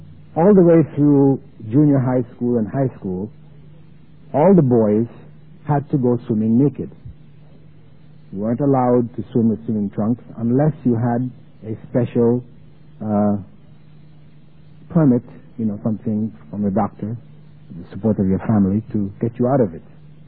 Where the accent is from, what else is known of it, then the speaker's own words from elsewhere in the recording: Jamaica; born there; I was born in Jamaica, which is an island.